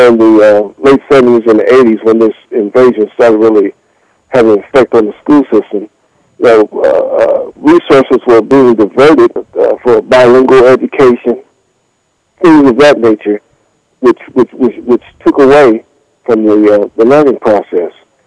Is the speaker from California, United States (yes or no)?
yes; California, United States; Southern California. I was raised in Los Angeles County.